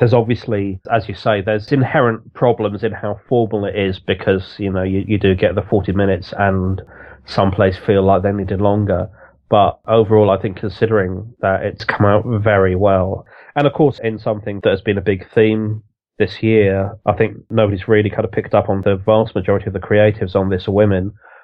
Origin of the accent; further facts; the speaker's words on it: Greece; I mean, I grew up in Greece